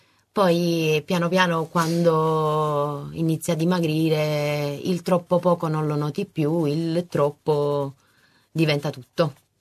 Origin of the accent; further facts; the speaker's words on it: Naples, Campania, Italy; now in Varese, Italy; vengo da Napoli, arrivo a Varese proprio per la mancanza di presidi adatti